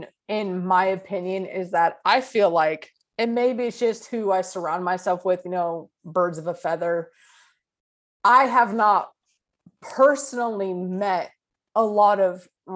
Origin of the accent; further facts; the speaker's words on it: California, United States; Now I'm from California. If I'm in Oakland, I don't care who's walking down the fucking street.